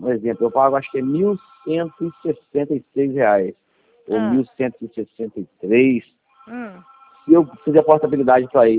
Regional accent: Rio de Janeiro, Brazil; A gente aqui é do estado do Rio.

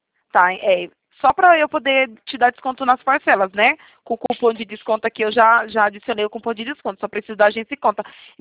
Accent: Itatiba, São Paulo, Brazil; eu sou de Itatiba, interior de São Paulo.

